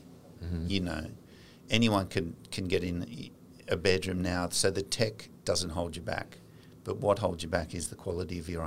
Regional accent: Australia; being Australian, we don't know the rules

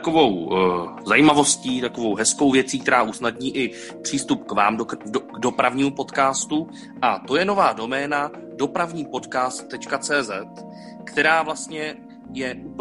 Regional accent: Prague, Czechia; že nás, pražské lidi, teď mimo Prahu všichni zaklínají

